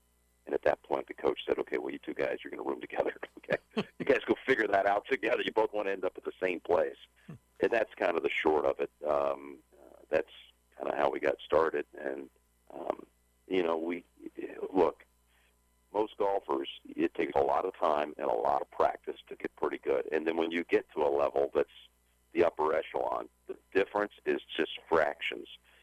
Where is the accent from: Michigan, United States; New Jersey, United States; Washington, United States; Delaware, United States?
New Jersey, United States; Colts Neck; I'm from Colts Neck, New Jersey. I'd gone to high school up there in Marlboro High School outside of Colts Neck.